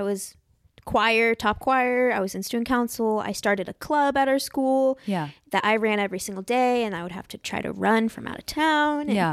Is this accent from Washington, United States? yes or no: no; Arizona, United States; My favorite comment, like whenever I tell people I'm from Arizona, they're like, so you're from Arizona, but you're albino.